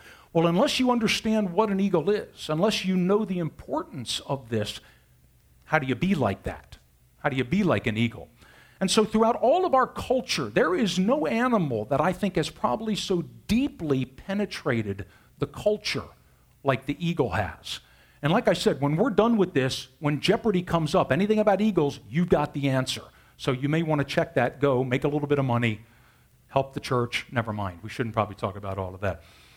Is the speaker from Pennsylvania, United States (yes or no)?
yes; Philadelphia, Pennsylvania, United States; born there; So I was born in Philly.